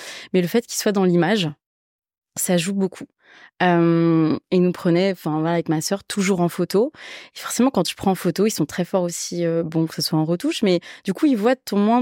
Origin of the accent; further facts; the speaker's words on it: Mulhouse, Grand Est, France; j'ai grandi à Mulhouse. Je suis née à Mulhouse en Alsace, pas loin de la Suisse, et on habitait dans la campagne entre Mulhouse et Bâle.